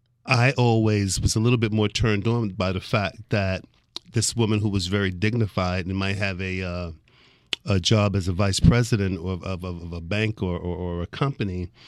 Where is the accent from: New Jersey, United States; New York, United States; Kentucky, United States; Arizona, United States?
New York, United States; Brooklyn; Well, I'm from Brooklyn, so I don't mind a hood rat.